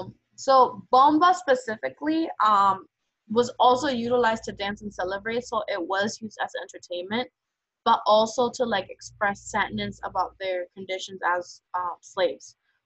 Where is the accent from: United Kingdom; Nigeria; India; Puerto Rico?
Puerto Rico; And growing up in Puerto Rico specifically, like, there was always music around.